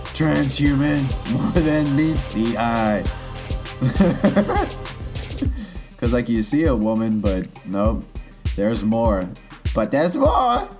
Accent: Texas, United States; I grew up in Texas where, I guess I'm just going to have to let this one fly

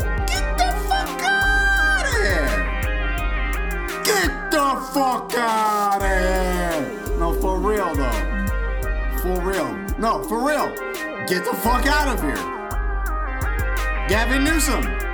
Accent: Houston, Texas, United States; also born or lived in Louisiana; I was born in Louisiana, but I come from Houston, Texas. Like, that's my story.

